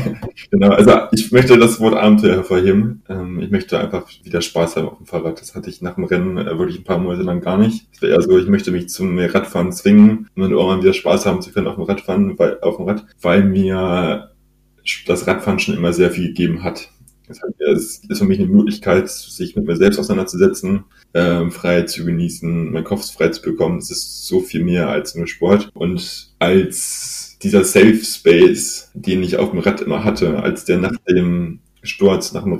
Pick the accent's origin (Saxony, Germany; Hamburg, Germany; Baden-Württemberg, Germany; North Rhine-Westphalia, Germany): Hamburg, Germany; ich als Norddeutscher, Hamburger, ich bin halt auch nicht wirklich bergfest, 2-Meter-Typ sowieso nicht.